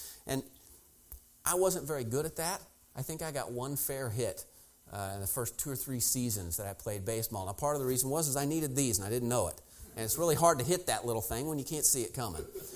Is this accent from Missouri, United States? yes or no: yes; Missouri, United States; Now, when I was a kid, I grew up in Missouri, and my dad was a huge sports fan.